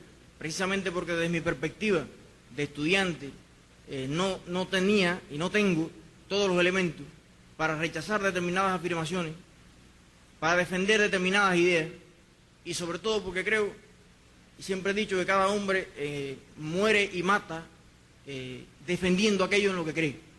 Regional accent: Puerto Padre, Las Tunas, Cuba; Yo soy del campo de Puerto Padre de Las Tunas. Y por tanto mi perspectiva, que vivo rodeado de cañaverales y demás

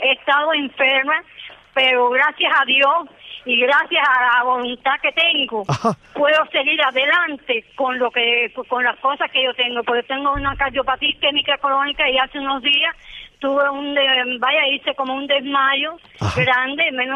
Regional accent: Camajuaní, Villa Clara, Cuba; Yo no soy de aquí de Santa Clara, yo soy de Camajuaín.

